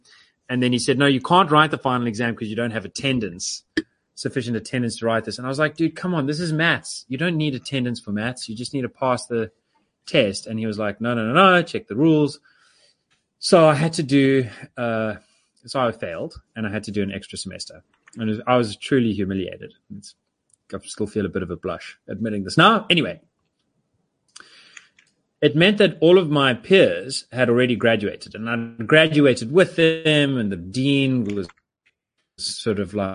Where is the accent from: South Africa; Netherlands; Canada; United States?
South Africa; tell us your story, why do you speak Russian? I'm South African.